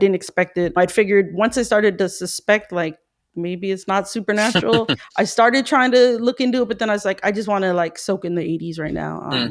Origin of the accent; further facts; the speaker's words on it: California, United States; I grew up from in SoCal, so we usually have like a hot Halloween.